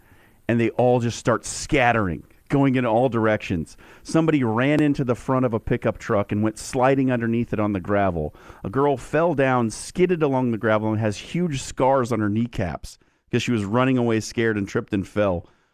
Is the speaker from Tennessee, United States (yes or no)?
no; Springfield, Nebraska, United States; So I grew up in Springfield, Nebraska for my high school years, which is the town south of the Omaha area, Platteview High School.